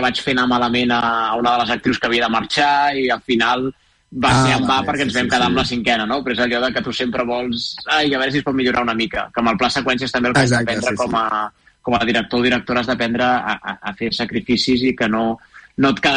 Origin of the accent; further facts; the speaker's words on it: Terrassa, Catalonia, Spain; jo amb altra gent de Terrassa, que jo soc de Terrassa